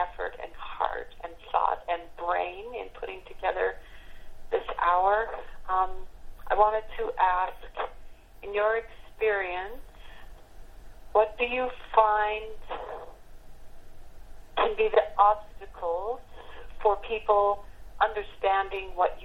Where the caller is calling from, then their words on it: Salt Lake City, Utah, United States; I'm calling from Salt Lake City, Utah.